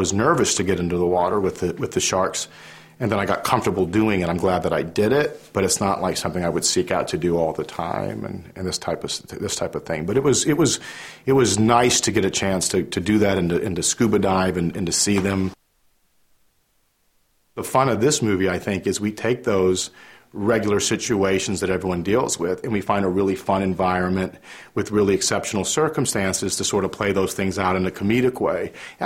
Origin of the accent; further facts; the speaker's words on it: Midwest, United States; and growing up in the Midwest, a lake is a nice time for me.